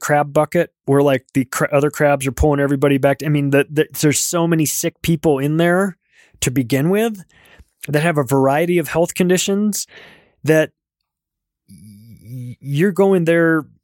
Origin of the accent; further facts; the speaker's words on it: United States; I'm an American.